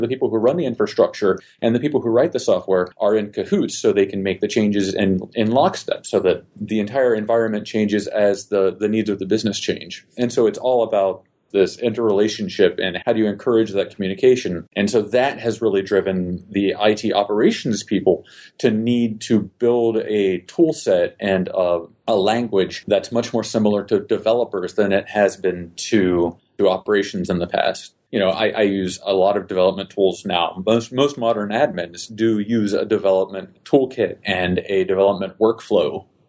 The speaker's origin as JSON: {"language": "English", "region": "West Virginia", "country": "United States", "tie": "born or raised there", "said": "Well, I grew up in West Virginia, and that was not the most technologically forward place. It's a very lovely people for the most part."}